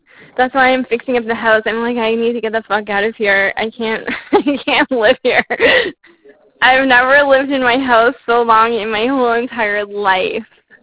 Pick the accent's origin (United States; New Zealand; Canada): Canada; Toronto, Ontario; I'm from Canada, yes, but, like, I have never lived in a place that you cannot go to the store for, like, 3 or 4 days because the weather's so bad.